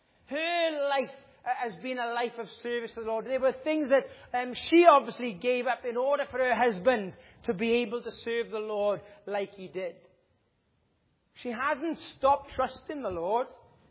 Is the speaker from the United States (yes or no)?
no; United Kingdom; we as British people, we've got a stiff upper lip